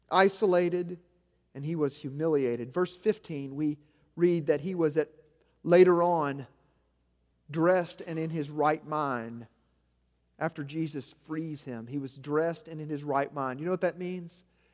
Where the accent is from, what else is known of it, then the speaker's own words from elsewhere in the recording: United States; I'm an American. I'm free. I'm free. This is the land of the free, right?